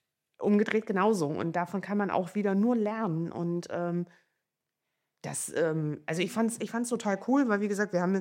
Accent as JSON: {"language": "German", "town": "Einbeck", "region": "Lower Saxony", "country": "Germany", "said": "wir sind aus Einbeck beide"}